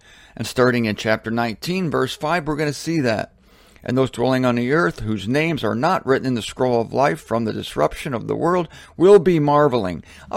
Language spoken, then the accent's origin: English; Canton, Ohio, United States; I'm from Canton, Ohio, you know, the birthplace of the NFL.